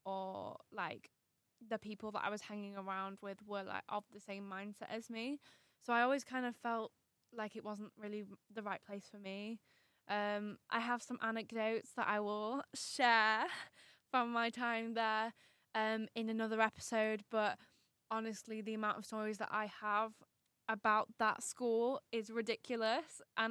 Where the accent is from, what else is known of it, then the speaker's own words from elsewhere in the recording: Wetherby, Yorkshire and the Humber, United Kingdom; also born or lived in Leeds / Pudsey; I was born in Leeds, in one of the Leeds hospitals. I can't remember which one, but it was one of the Leeds hospitals. And I grew up in, for the first six years of my life, I grew up in Pudsey. And then I moved to Wetherby, where I have lived ever since.